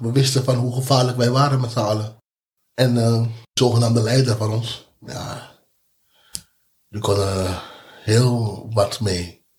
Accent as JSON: {"language": "Dutch", "town": "The Hague", "region": "South Holland", "country": "Netherlands", "said": "De stad waar ik vandaan kom, Den Haag."}